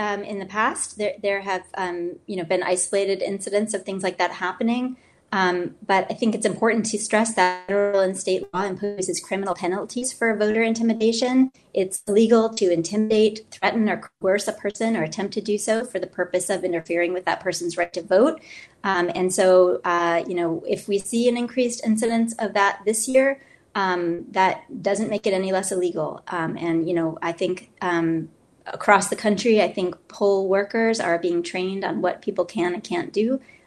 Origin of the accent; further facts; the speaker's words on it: New Hampshire, United States; I grew up in New Hampshire, and that we certainly did that in New Hampshire.